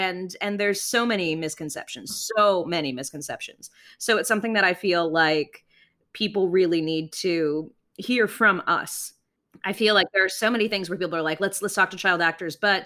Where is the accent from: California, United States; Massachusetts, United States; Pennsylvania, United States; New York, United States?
California, United States; Burbank; born there; And I was born in Burbank.